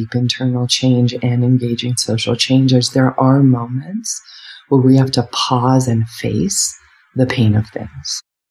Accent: United States; I'm white, a woman. I grew up in the United States. And I grew up working class.

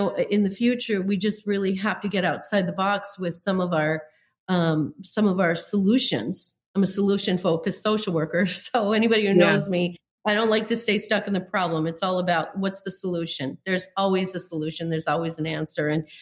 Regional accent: Minot, North Dakota, United States; also born or lived in Colorado; I grew up in Minot, North Dakota. I said that earlier. That was a small community, well connected. I also lived in Colorado for a while.

